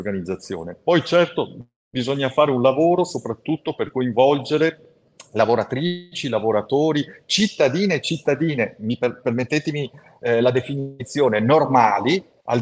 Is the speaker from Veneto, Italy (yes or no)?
yes; Veneto, Italy; io vengo dal Veneto, non esiste un solo bar dello sport in Veneto in questo momento